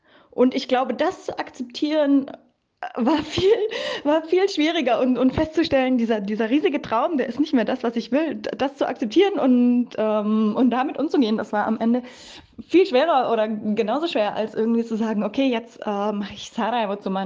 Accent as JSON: {"language": "German", "country": "Germany", "tie": "born or raised there", "moved": "yes", "said": "Deutschland, da bin ich aufgewachsen und das macht mich aus und ganz viele meiner Werte sind deutsch und ganz viele meiner wichtigsten Erfahrungen habe ich in Deutschland natürlich gemacht."}